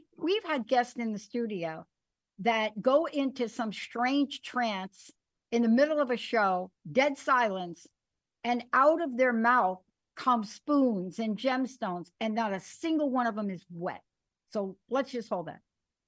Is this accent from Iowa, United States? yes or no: no; New York, United States; I'm a kid from the Bronx. I had a rough childhood.